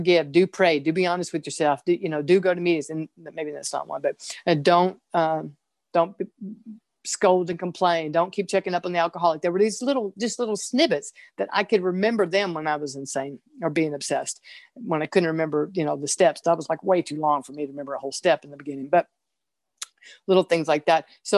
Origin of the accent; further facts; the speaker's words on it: Mississippi, United States; And I grew up in Mississippi, but I started program in Los Angeles.